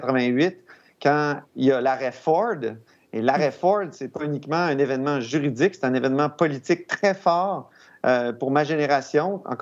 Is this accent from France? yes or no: no; Quebec City, Quebec, Canada; born there; devenir correspondant parlementaire ici à Québec, ce qui m'a ramené dans ma ville natale, parce que j'y suis né.